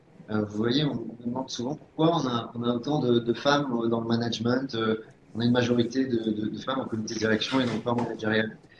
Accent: France; Ben non, en fait, moi, je suis français aussi.

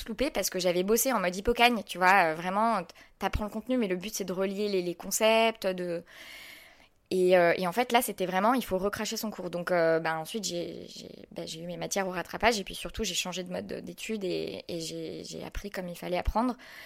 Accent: Poitiers, Nouvelle-Aquitaine, France; now in Paris, France; Je pense qu'il m'a recrutée parce que j'étais de Poitiers.

